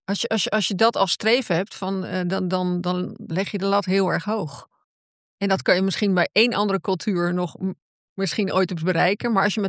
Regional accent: Netherlands; ik ben een Nederlander en dit is hoe ik het gewend ben.

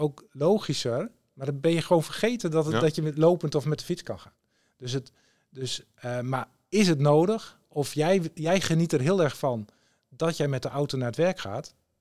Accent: Groningen, Netherlands; Ik kom dan uit Groningen, dus niet uit de Achterhoek.

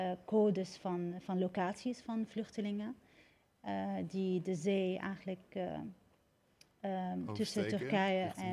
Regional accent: Syria; Dutch is a second language; voor mij ook als Syriër was het anders.

